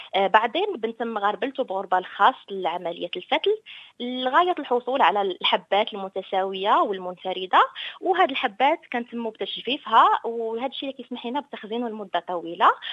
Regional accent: Morocco; واللبن عندنا هو شبيه كثير للبن العيران الا انه بس اقل ملوحه. وعندنا بالمغرب بايام الصيف بيكون عربات يعني بالشوارع

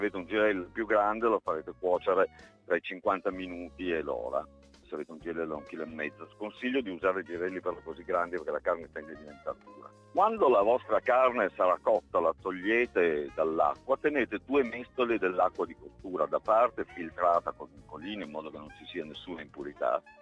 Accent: Piedmont, Italy; Io sono originario del Piemonte, sono piemontese

